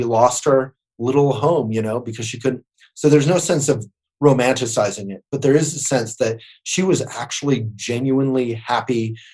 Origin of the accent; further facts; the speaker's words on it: Boulder, Colorado, United States; Allen Ginsberg, who I grew up knowing here in Boulder, the Beat poet